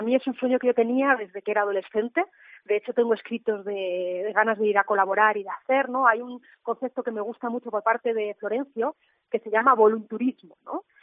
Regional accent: Ortigosa del Monte, Castile and León, Spain; como la gente de mi pueblo de Ortigosa del Monte, que ha dado material

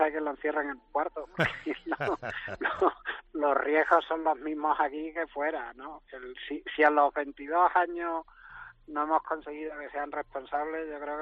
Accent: Almendralejo, Extremadura, Spain; Yo soy de Almendralejo.

